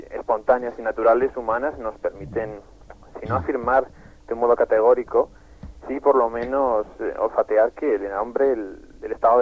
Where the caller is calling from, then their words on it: Madrid, Community of Madrid, Spain; de Madrid.